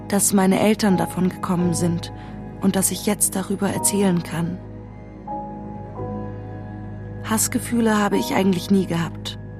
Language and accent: German; Munich, Bavaria, Germany; born there; der Hitler wollte mich raushaben, weil ich jüdisch bin, aber ich bin eigentlich hier geboren. Da hat er seinen Arm um meine Schulter gelegt und gesagt, also sind wir beide Münchner.